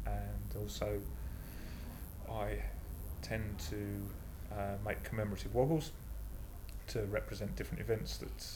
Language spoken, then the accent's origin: English; South East England, United Kingdom; I'm 48, and I come from Tindrick in Buckinghamshire.